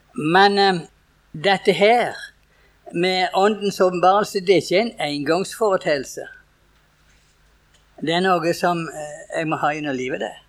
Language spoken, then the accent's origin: Norwegian; Rogaland, Norway; Hjemme på Talje, så jeg fra en liten øy inne i Ryfylke.